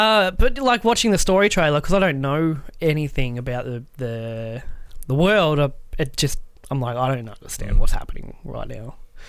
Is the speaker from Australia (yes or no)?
yes; Australia; Come on, we're two Aussie blokes in the bottom of fuck all nowhere.